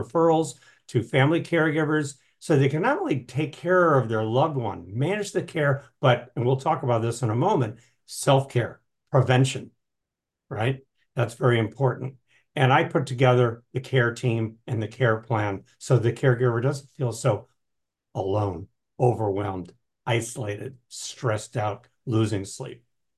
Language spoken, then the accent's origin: English; New England, United States; now in Portland, United States; I live in the Portland, Oregon area. I'm originally from New England.